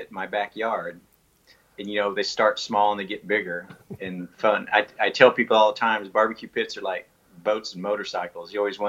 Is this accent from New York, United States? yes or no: no; Dallas, Texas, United States; moved away as an adult; also born or lived in San Diego; Yeah, I grew up in Dallas, Texas.